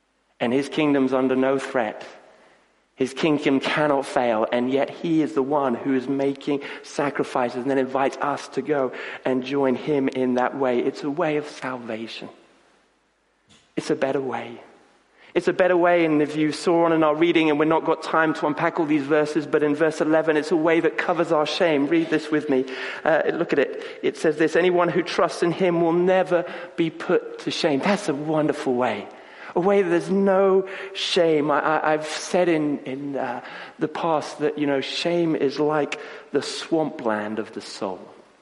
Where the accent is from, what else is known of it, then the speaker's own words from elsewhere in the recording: Kenya; I grew up in Kenya